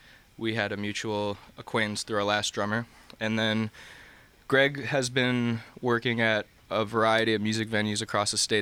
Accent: Hartford, Connecticut, United States; We're from Hartford, Connecticut.

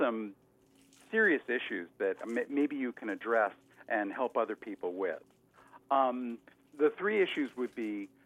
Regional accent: Hartford, Connecticut, United States; now in Eastford, United States; I'm from Hartford originally, and I lived my whole life in Hartford, moved out here primarily for the cycling.

